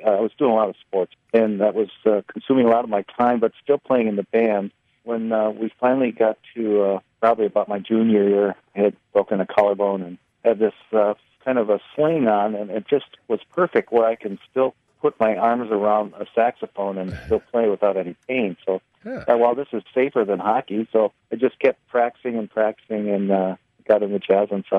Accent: Minnetonka, Minnesota, United States; I grew up in Minnetonka, and there's a band director named Dan Geldick

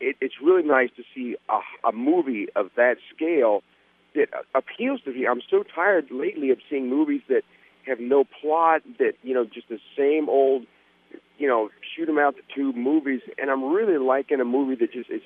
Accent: Fond du Lac, Wisconsin, United States; I'm visiting some relatives in Rhinelander, but I'm from Fond du Lac

